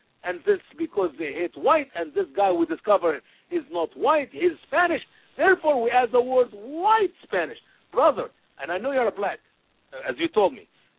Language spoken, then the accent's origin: English; Egypt; I come from Egypt, where we have been persecuted all our life. Our neighbors burn our churches.